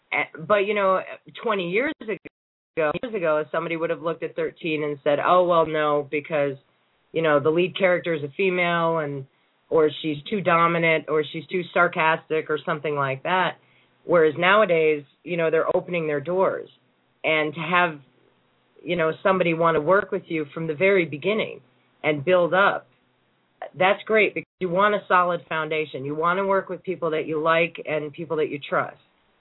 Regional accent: East, United States; now in New Mexico, United States; I'm actually from the East, and I came down here for informational research on Billy the Kid

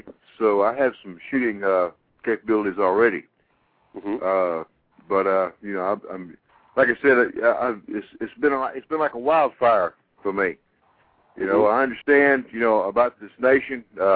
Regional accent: Gainesville, Georgia, United States; now in Griffin, United States; I'm from Gainesville, Georgia, actually. Moved down here to Griffin, Georgia.

